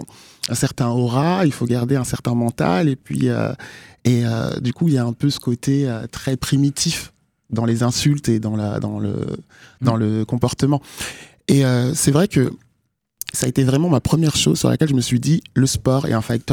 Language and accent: French; Nancy, Grand Est, France; Parce que moi, bon, je suis de Nancy, j'ai grandi à Nancy.